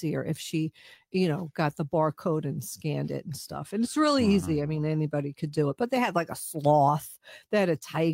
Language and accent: English; New York, United States